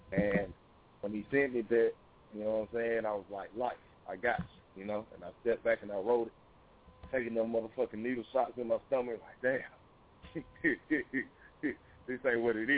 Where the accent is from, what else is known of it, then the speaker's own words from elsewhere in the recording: Mississippi, United States; originally I'm from Mississippi, you know what I'm saying, raised in Mississippi.